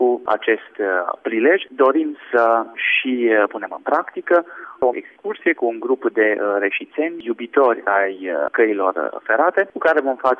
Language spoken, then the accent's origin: Romanian; Caraș-Severin, Romania; ne marcheze ca și bănățeni de munte în mod special